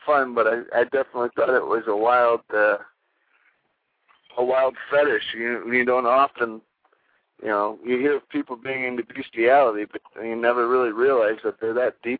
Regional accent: Ohio, United States; Well, I am originally from Ohio, man, so. You know, that dry humor, unfortunately, is infectious.

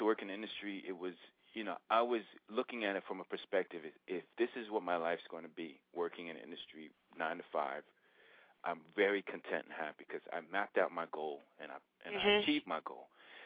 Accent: Newark, New Jersey, United States; I am Puerto Rican, born and raised in Newark, New Jersey.

